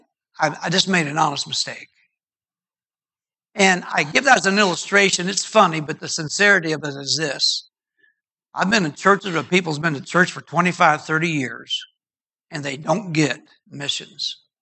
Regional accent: Ohio, United States; My county, back where I was born and raised in Ohio, Monroe County. It's a country county, just like this.

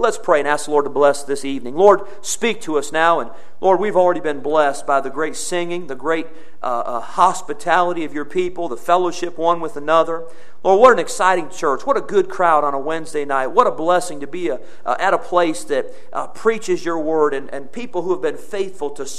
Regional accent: Midwest, United States; I grew up in the Midwest.

